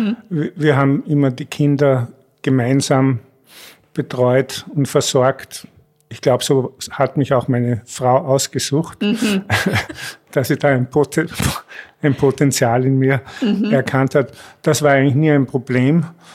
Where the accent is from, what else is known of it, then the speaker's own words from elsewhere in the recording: Kaprun, Salzburg, Austria; Ich bin aus Kaprun, ein Salzburger Pinzgauer.